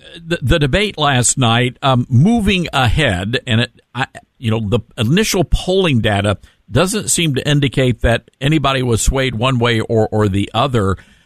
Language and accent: English; Memphis, Tennessee, United States; we're so excited to be able to welcome you to the Memphis area. This is my hometown.